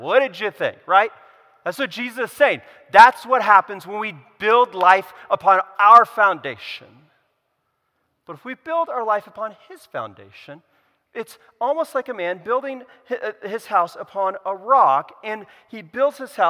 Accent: California, United States; That's where I kind of, as a Californian, I kind of maybe maybe this is sin.

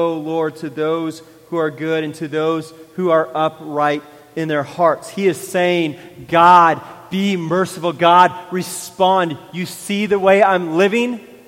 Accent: California, United States; when I grew up in California, everybody I knew had a trash company.

